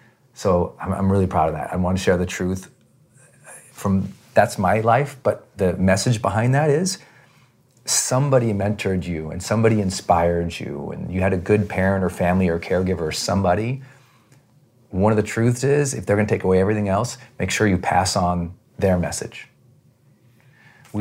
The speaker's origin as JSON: {"language": "English", "region": "Montana", "country": "United States", "said": "I'm from Montana. We're outdoor people, okay?"}